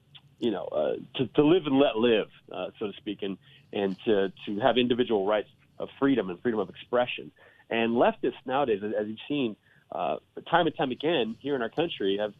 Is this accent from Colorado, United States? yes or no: yes; Denver, Colorado, United States; I live here in Denver, and I'm excited about being here in my hometown.